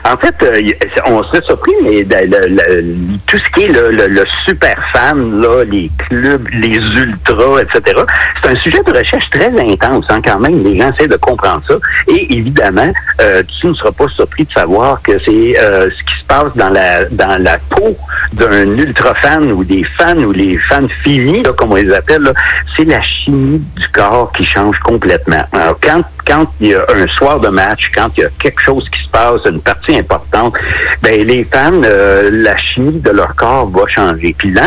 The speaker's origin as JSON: {"language": "French", "town": "Saint-Eustache", "region": "Quebec", "country": "Canada", "said": "je suis originaire de Saint-Eustache et donc, moi, j'ai grandi avec le Canadien de Montréal."}